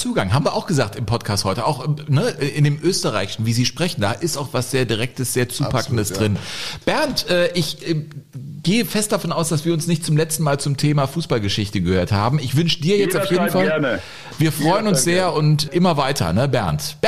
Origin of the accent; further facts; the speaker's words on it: Cologne, North Rhine-Westphalia, Germany; born there; Als gebürtiger Kölner